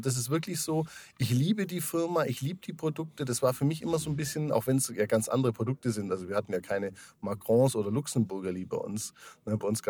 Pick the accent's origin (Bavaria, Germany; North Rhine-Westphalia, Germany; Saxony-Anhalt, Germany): Bavaria, Germany; das war für mich dann irgendwo so als Deutscher aus Süddeutschland, also aus dem bayerischen Süden